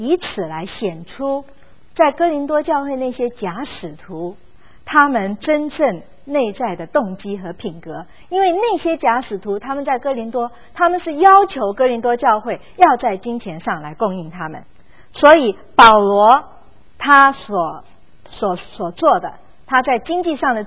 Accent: China; 我想这一种的观念，在我们特别我们中国人，我相信我们中国人的父母都很能够了解，儿女不该为父母积财，父母应该为儿女积财。

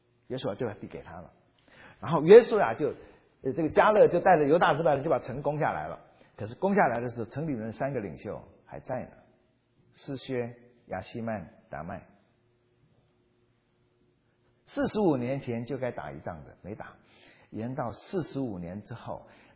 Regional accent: China

